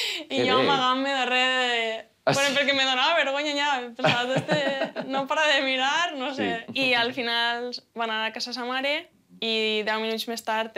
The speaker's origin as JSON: {"language": "Catalan", "town": "Valencia", "region": "Valencian Community", "country": "Spain", "tie": "born there", "also_born_or_lived": "Sueca", "said": "Bueno, vaig néixer a València, els meus pares són alemans, es mudaren a Espanya fa 36 o 7 anys, a Sueca, un poble que està a 30 quilòmetres al sud de València, a la Ribera Baixa."}